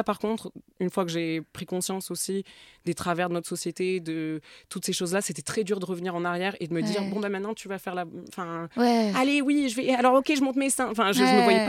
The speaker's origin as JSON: {"language": "French", "town": "Perpignan", "region": "Occitanie", "country": "France", "said": "Alors que je viens de Perpignan, hein, quand même."}